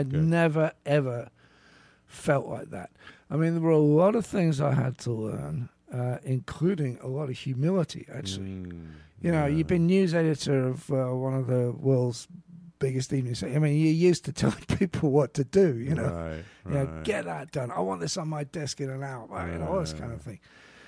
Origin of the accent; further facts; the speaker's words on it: United Kingdom; now in United States; Being British was just exotic enough to get me through the door.